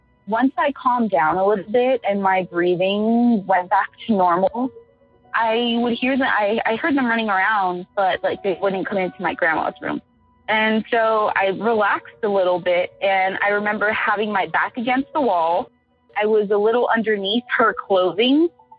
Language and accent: English; Miami, Florida, United States; now in Austin, United States; I'm from Austin, Texas. I have a few stories. I'm going to tell you one today. It started when we were really young. We're originally from Florida, Miami, Florida.